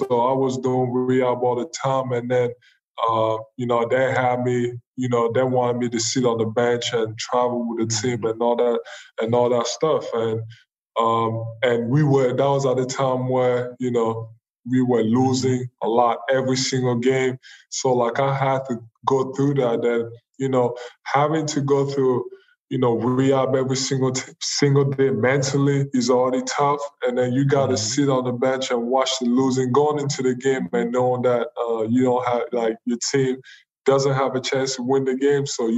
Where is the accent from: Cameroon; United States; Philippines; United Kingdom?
Cameroon; I'm not from here, I'm from Cameroon